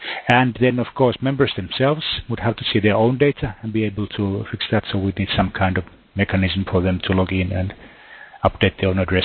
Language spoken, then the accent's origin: English; Finland; English is a second language; I'm from Finland